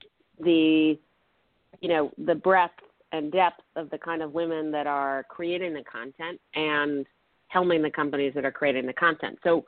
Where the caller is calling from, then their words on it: Washington, District of Columbia, United States; I am calling from the nation's capital.